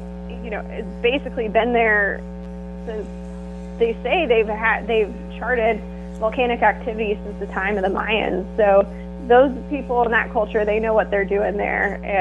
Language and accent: English; Waterloo, Illinois, United States; I grew up in Waterloo, Illinois, actually.